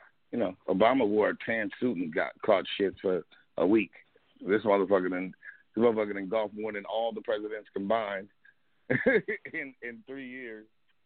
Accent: United States; I'm still a capitalist. I'm still an American.

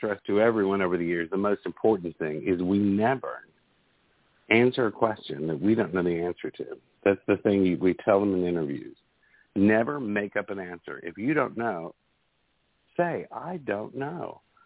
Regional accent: Owensboro, Kentucky, United States; I grew up in Kentucky. I was born in Owensboro. All the family's in a little bitty town called Calhoun, which is near Owensboro, Hartford, around in there.

